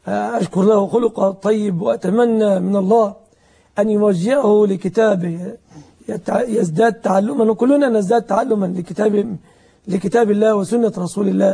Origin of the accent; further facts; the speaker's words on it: Egypt; والخلع عندنا في مصر وعند الجمهور من العلماء يعتبر طلقة واحدة بائنة